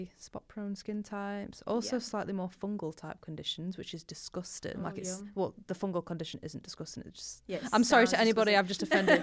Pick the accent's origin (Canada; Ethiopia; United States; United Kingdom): United Kingdom; Blackpool, North West England; I don't even say that I'm from Blackpool, because...